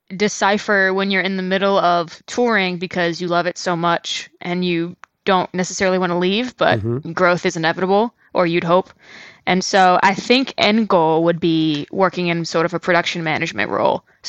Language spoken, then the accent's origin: English; St. Louis, Missouri, United States; now in Nashville, United States; I did not. I grew up in St. Louis, Missouri.